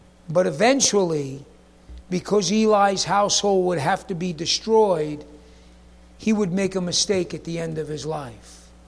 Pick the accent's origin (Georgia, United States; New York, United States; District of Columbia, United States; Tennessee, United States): New York, United States; No, Harlan's from Minnesota. I'm from New York.